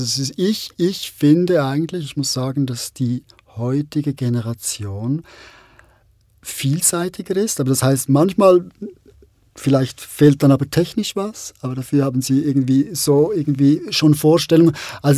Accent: Zurich, Switzerland; Ganz, ich bin eigentlich Zürcher.

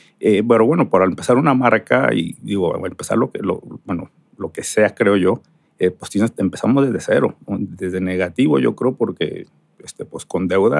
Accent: Guadalajara, Jalisco, Mexico; moved away as an adult; now in United States; yo me fui muy joven de Guadalajara, bueno, joven a los 18 años, y me fui a estudiar la carrera en Baylor, en Texas.

